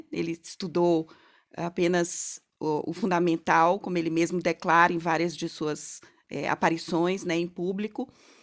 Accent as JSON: {"language": "Portuguese", "region": "Northeast Region", "country": "Brazil", "said": "Nós, que somos nordestinos, principalmente, a gente sabe muito bem sobre isso"}